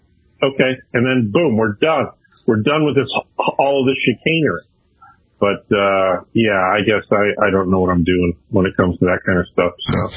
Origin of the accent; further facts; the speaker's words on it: Minnesota, United States; my home state of Minnesota